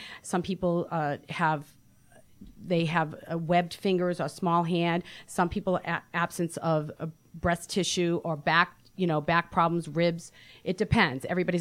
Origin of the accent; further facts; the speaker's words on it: Boston, Massachusetts, United States; Around here, it's hard to distinguish. They think I'm from New York, but right. I'm a Boston girl.